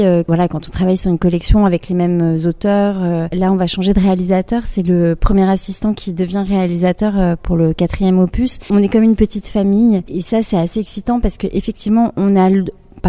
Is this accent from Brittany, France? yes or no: yes; Brittany, France; Ouais, c'est ça, je suis bretonne.